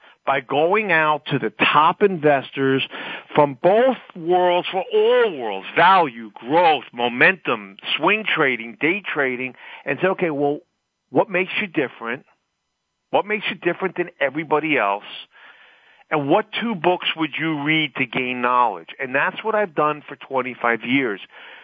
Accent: New York City, New York, United States; now in New Jersey, United States; I grew up in Midtown or Upper West Side in New York City.

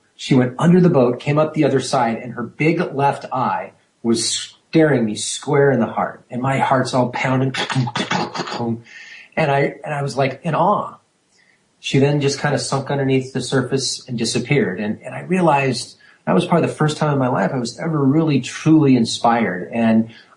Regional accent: Alaska, United States; I was born and raised in Alaska and went fishing with my dad, 9 years old.

